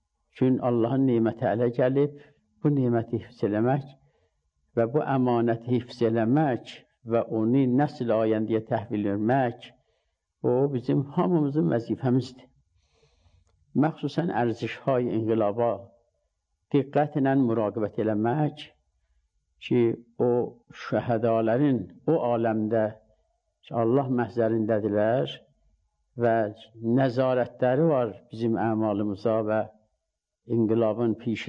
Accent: Mianeh, East Azerbaijan, Iran; now in Qom, Iran; müqəddimatı Miyanada Əsatid Ulemanın məhzərində oxumuşam. 63 qəmərində də quma gəlmişəm.

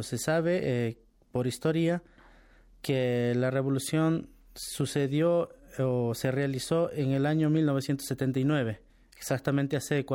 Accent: Peru; now in Iran

